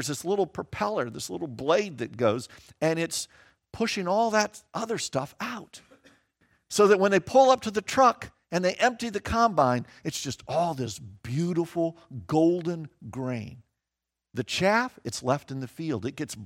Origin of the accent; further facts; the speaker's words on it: Kansas, United States; I grew up in Kansas, and we didn't do it, even though I'm a little older.